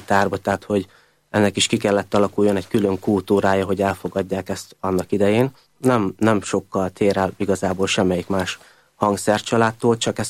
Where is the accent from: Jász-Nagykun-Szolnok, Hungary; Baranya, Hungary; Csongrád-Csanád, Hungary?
Jász-Nagykun-Szolnok, Hungary; Tiszafüred; also born or lived in Miskolc; now in Budapest, Hungary; Én Miskolcon születtem, de Tiszafüreden nőttem föl. Ez lesz a harmadik éve most már, hogy így Budapesten élek.